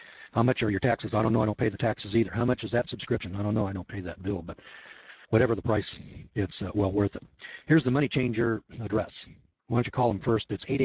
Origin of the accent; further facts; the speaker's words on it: Missouri, United States; I'm from Missouri. Show me.